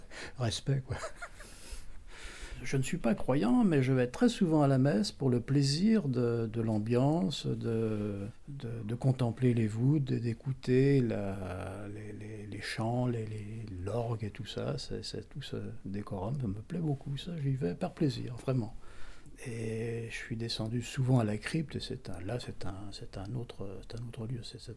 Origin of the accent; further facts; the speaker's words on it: Brittany, France; born there; moved away as an adult; now in Saint-Denis, France; Je suis né en 1947 en Bretagne parce qu'il y a une immigration encore bretonne assez importante à Saint-Denis. Je suis là depuis 1967.